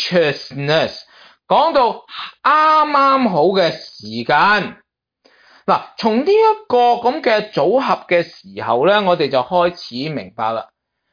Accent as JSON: {"language": "Cantonese", "country": "China", "said": "所以我哋中国人都有句说话，教仔咧就唔好等啊"}